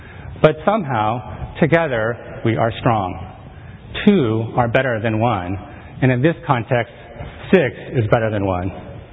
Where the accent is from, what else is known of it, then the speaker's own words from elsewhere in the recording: San Diego, California, United States; you guys know that I grew up in San Diego, and I did not grow up in a Christian home, so I don't really have a home church in San Diego.